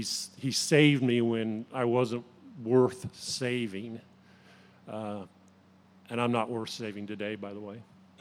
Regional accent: Indiana, United States; I was born and raised in Indiana. I've never lived anywhere else

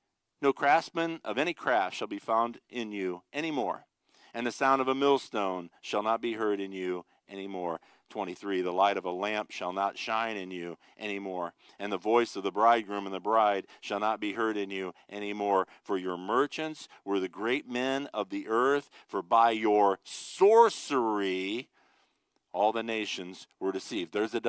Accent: Ohio, United States; I grew up in North Ohio. There was a lot of Mennonites some Amish, and I grew up around those people a lot.

